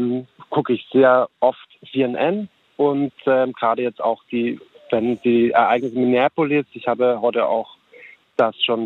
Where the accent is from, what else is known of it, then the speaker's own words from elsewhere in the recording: Austria; now in Hamburg, Germany; ich bin Österreicher, deswegen klingt das komisch, aber ich lebe in Hamburg.